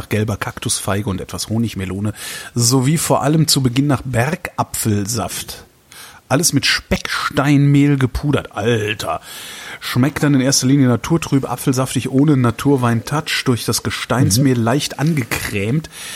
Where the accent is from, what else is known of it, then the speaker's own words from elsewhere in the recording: Cologne, North Rhine-Westphalia, Germany; now in Berlin, Germany; Ich bin halt Kölner, auch wenn ich in Berlin wohne